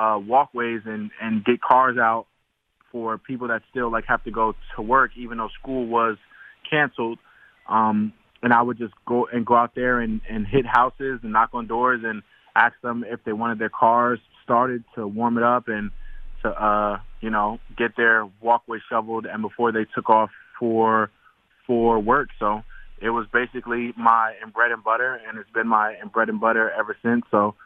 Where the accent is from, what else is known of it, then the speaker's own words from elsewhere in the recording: New Jersey, United States; growing up in North Jersey, like, we go through all, like, four seasons.